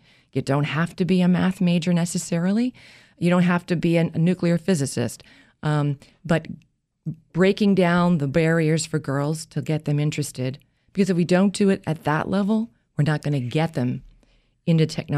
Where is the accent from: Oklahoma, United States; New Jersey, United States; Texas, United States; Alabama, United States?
New Jersey, United States; Well, I grew up in Jersey. I'm a Jersey girl.